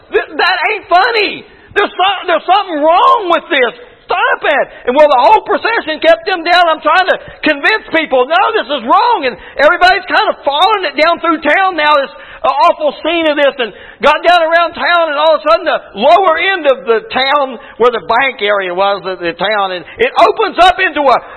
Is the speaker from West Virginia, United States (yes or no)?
yes; Webster Springs, West Virginia, United States; I had this dream, and in my dream, we was in my hometown of Webster Springs, and in Webster Springs they used to have a wood chopping day parade